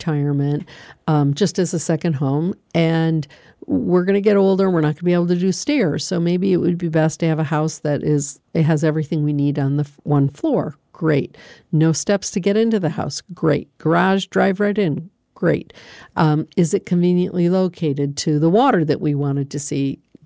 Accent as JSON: {"language": "English", "region": "Michigan", "country": "United States", "lives_now": "Pennsylvania, United States", "said": "And we're from Michigan originally. We've lived in Pennsylvania since 1988."}